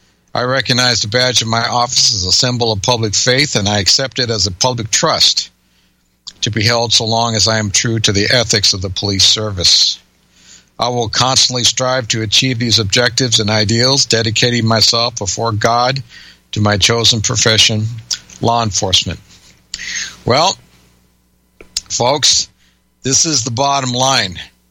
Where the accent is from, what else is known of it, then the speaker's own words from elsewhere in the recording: United States; I love this country. I'm an American patriot.